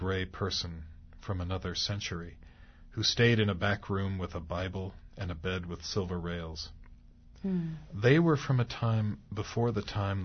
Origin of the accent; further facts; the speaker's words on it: California, United States; also born or lived in St. Louis, Missouri; I'm from St. Louis. Grew up in California, went back to St. Louis as a graduate student, and still have some friends there and family.